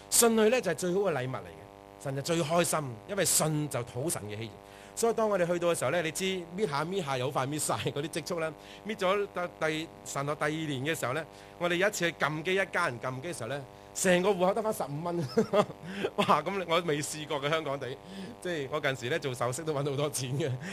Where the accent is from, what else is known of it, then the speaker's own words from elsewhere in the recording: Chaozhou, Guangdong, China; 因為我本身係潮州人，即係潮州大男人